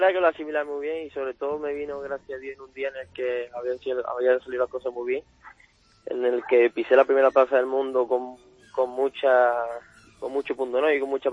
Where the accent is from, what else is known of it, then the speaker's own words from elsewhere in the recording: Seville, Andalusia, Spain; yo soy sevillano